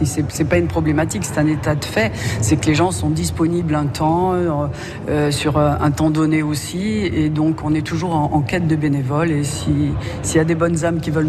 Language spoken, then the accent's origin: French; Corsica, France; Oui, évidemment, surtout chez nous en Corse.